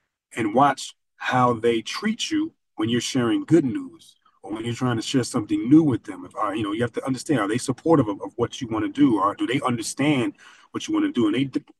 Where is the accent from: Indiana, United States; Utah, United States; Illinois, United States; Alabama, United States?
Illinois, United States; Chicago; So growing up in Chicago, you guys probably hear all this stuff now